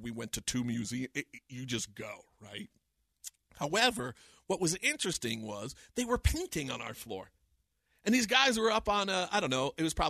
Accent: United States; which is why, as an American, when we were there, we were so, as Americans, like, welcomed every

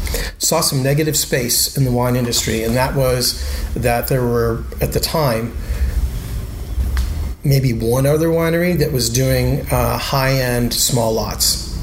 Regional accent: Boston, Massachusetts, United States; now in Lodi, United States; growing up in Boston, I love Lodi.

